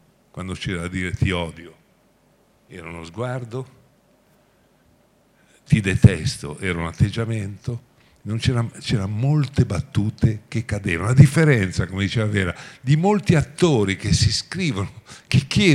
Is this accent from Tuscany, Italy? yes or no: no; Genoa, Liguria, Italy; born there; Io sono della Repubblica Genovese, sono nato a Genova